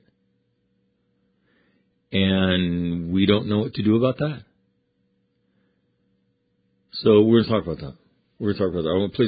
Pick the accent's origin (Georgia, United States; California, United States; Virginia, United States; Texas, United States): California, United States; Sacramento; I had a new shithole weather forecast for my hometown, Sacramento, California.